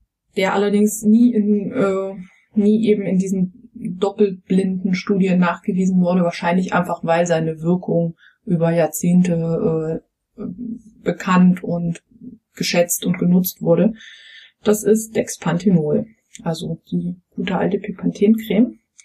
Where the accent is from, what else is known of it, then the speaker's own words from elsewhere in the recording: East Germany, Germany; ich bin ja im Osten aufgewachsen.